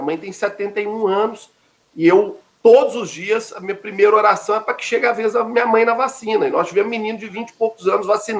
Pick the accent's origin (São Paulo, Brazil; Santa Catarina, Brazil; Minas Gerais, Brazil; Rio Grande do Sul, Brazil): Minas Gerais, Brazil; Somos nós, mineiros, os fornecedores do Plano Nacional de Imunização para meningite